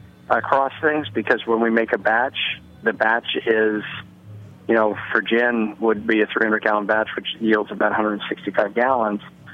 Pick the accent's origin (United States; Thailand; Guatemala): United States; New Orleans, Louisiana; We're from New Orleans originally, and it just reminded me.